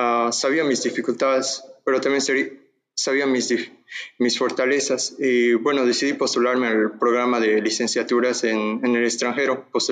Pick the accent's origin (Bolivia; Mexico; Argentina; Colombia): Bolivia; Cochabamba; Ah, sí, soy de La Yacta.